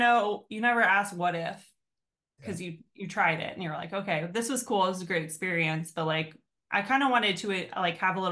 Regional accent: Leesburg, Virginia, United States; I'm from Virginia. I'm right on the other side of the river from you guys. I'm in Leesburg. It's about 45 minutes outside of DC.

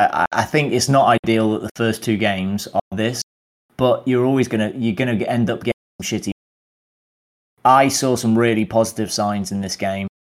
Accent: United Kingdom; we're British

